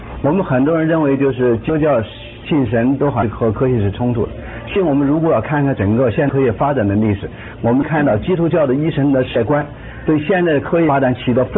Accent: China; 我是从大陆来的

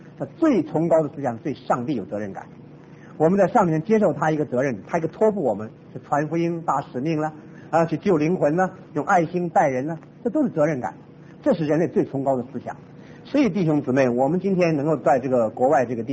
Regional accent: Taiwan; 我从台湾来，我实在晓得台湾的教会。

